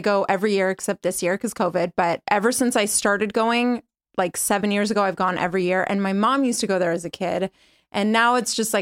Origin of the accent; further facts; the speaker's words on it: Berkeley, California, United States; I'm a California native. So I grew up in the Bay Area. I was technically born in Oakland, but my mom was going to grad school at Berkeley.